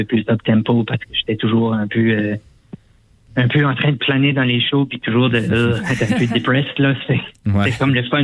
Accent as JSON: {"language": "French", "town": "Moncton", "region": "New Brunswick", "country": "Canada", "said": "puis ensuite chez nous à Moncton jeudi prochain"}